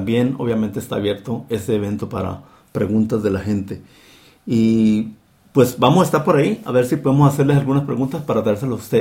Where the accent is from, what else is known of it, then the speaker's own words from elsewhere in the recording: Mexico; Realmente, para mí, como mexicano que soy